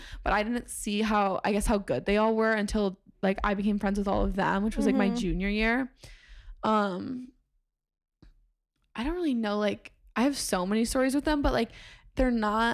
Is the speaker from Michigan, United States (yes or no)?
yes; Michigan, United States; So I am from Michigan, and the high school I went to housed all the NTDP players